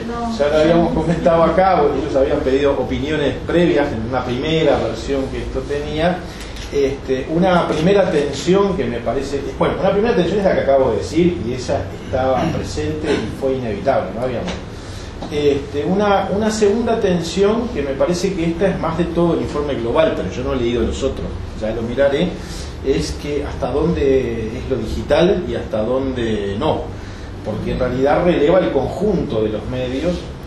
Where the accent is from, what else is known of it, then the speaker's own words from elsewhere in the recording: Uruguay; yo soy uruguayo